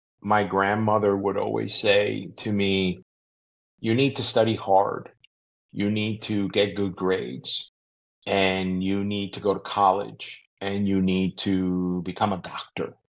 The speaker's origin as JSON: {"language": "English", "town": "Newark", "region": "New Jersey", "country": "United States", "tie": "born there", "said": "So I was born in Newark, New Jersey, in the 1960s. So the gray hair is real."}